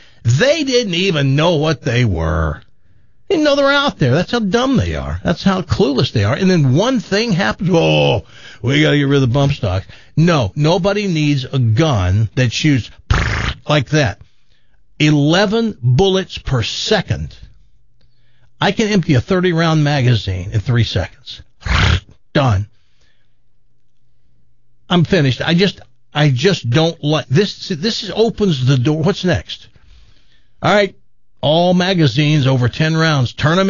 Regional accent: United States; I have to do it because I'm an American, and I believe in freedom

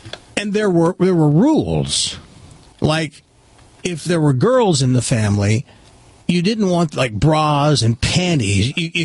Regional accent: the South, United States; Now, I grew up in the South, very Protestant, and that's true.

